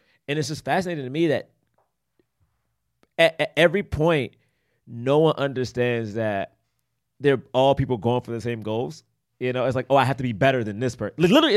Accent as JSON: {"language": "English", "town": "Washington", "region": "District of Columbia", "country": "United States", "lives_now": "Prince George's County, United States", "said": "because I'm from Southeast and then moved to PG."}